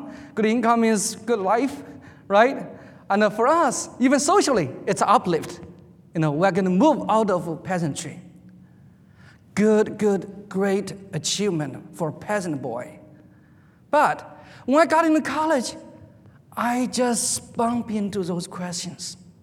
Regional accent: China; I was born and raised in China, of course, China then was I was born during the heydays of Cultural Revolution. So atheism was the only thing I knew.

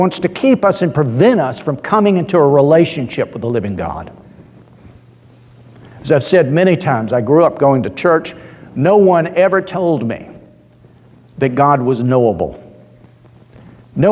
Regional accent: Georgia, United States; moved away; I remember when we first moved to England, growing up in Georgia

